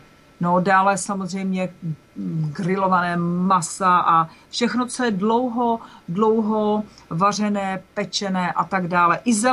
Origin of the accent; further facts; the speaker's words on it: Zlín Region, Czechia; Trošku slivovice u nás na Valašsku, slivovice na žaludek